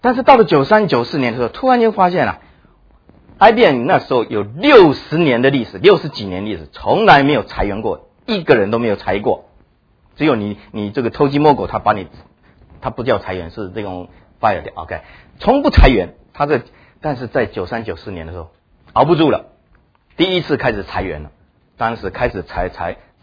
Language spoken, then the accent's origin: Chinese; China